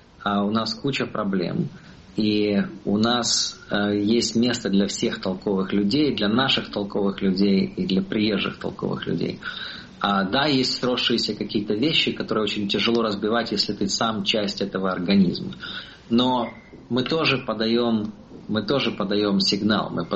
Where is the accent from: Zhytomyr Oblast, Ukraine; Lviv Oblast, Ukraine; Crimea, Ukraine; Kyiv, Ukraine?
Lviv Oblast, Ukraine; Lviv; born there; Я могу говорить по-русски, я могу говорить по-украински. Я родился во Львове, я себя чувствую абсолютно свободным.